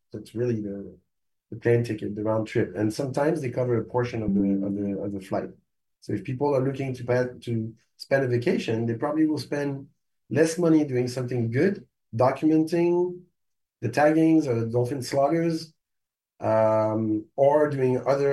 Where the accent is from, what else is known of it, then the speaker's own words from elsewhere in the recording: France; Even though I grew up in France and eating everybody and every parts of everybody.